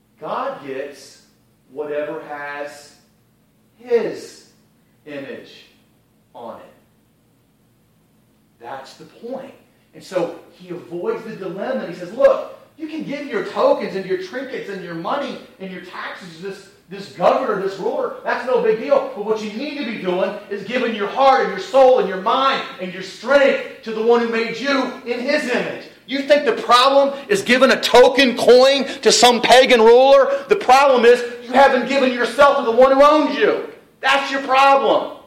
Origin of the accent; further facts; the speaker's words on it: Cincinnati, Ohio, United States; When I grew up in Bible classes in Cincinnati, and then after I moved eventually, I noticed that every time we came to this passage, people would talk about taxes.